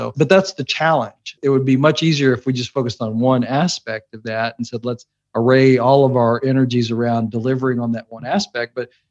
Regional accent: Brandenburg, Kentucky, United States; I grew up in Meade County in Brandenburg. And, you know, it's a small town. I think when I grew up, there was definitely more cows than people in the community.

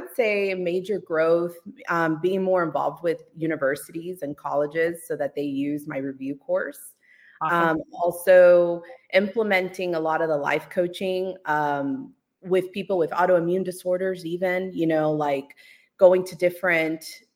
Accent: Dominican Republic; I am from Dominican Republic, so a lot of my clients also speak Spanish.

